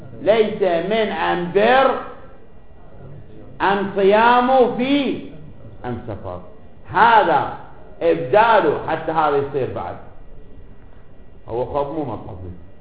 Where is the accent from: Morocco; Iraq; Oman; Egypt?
Iraq; accent: Iraqi; بلهجتنا العامية العراقية